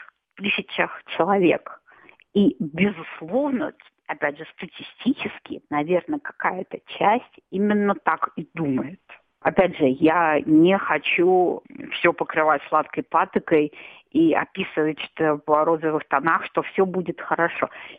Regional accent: Saint Petersburg, Russia; now in Hungary; когда я приехала в Венгрию, да, вроде как я из Санкт-Петербурга, то есть европейский город

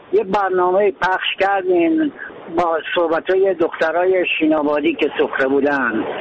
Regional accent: Iran; من یه ایرانیم، دلم برای تمام ایرانیان می سوزه.

